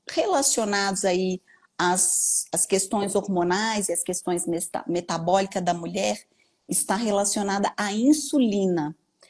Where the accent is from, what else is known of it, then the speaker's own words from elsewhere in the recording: Patos de Minas, Minas Gerais, Brazil; Eu, por exemplo, sou de Patos de Minas